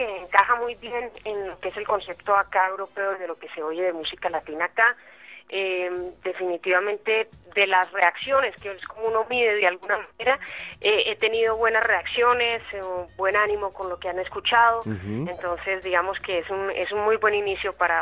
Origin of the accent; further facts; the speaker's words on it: Colombia; Mi carrera, aunque soy colombiana, empieza en Estados Unidos, en Miami.